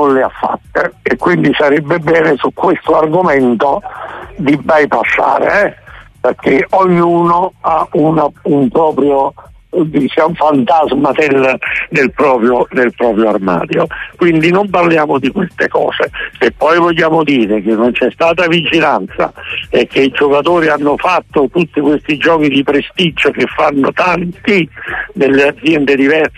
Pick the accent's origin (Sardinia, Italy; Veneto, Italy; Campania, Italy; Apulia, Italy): Campania, Italy; Nola; now in Naples, Italy; io non sono napoletano di nascita, sono nolano, ma sono, e sono fiero di essere nolano, ma sono 50 anni che sto a Napoli